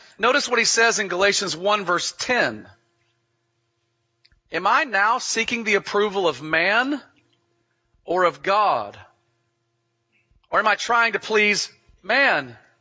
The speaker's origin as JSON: {"language": "English", "region": "the South", "country": "United States", "tie": "born or raised there", "said": "in my growing up in the South, that was the list of churches and the number of baptisms"}